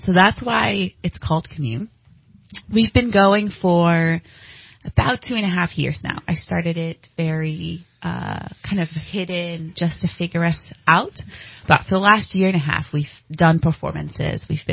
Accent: Netherlands; moved away as an adult; now in United States; Yes, born and raised in the Netherlands. I moved here when I was 20. A little over 10 years ago to do ministry school

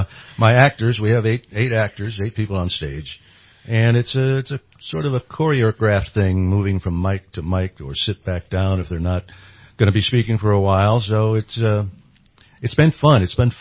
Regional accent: Illinois, United States; Now, even growing up in Illinois, I could pick up KDKA in Pittsburgh as a kid.

